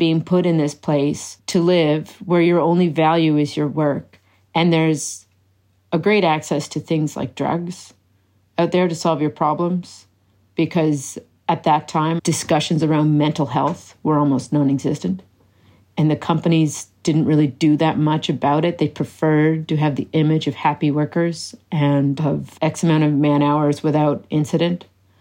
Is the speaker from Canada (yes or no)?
yes; Cape Breton, Nova Scotia, Canada; these are the things that teach me, as someone growing up in Cape Breton, this is how companies can treat you.